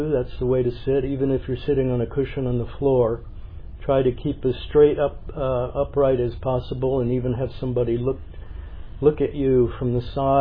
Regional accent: United States; now in Canada; I'm not from Canada, but I respect it.

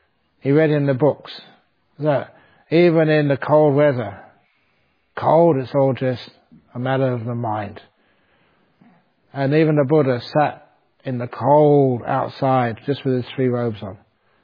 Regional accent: England, United Kingdom; I'm educated. I go to Cambridge. I'm English. I am arrogant.

